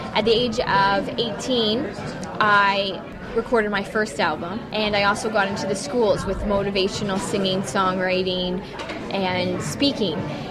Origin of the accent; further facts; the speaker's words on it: Canada; I love the Canadian one, obviously, because I'm Canadian.